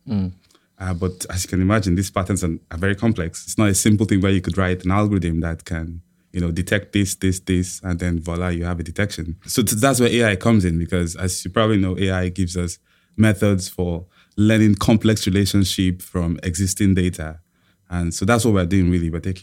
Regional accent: Nigeria; born there; I was born in Nigeria.

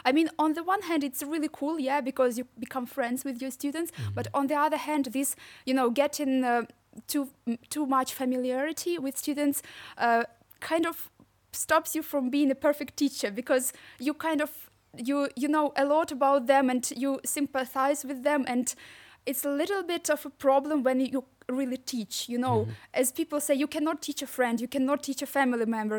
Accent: Ukraine; English is a second language; now in Switzerland; I come from Ukraine, but I've been living 2 years in Switzerland. I'm an Ukrainian and English teacher

